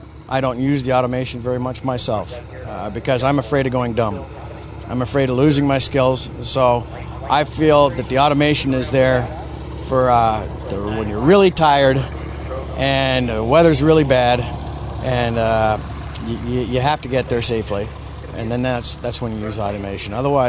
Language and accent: English; United States; also born or lived in Canada; he moved us down to the States at that time. So I grew up mostly in the States